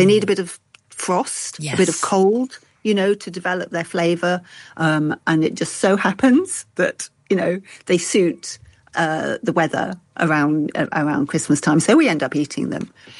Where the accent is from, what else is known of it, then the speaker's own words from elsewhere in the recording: Leeds, Yorkshire and the Humber, United Kingdom; Well, I'm from Leeds, so of course not.